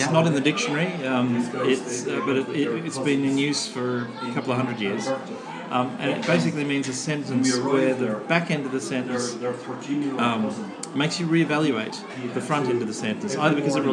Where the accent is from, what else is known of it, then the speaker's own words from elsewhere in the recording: Melbourne, Victoria, Australia; Melbourne originally.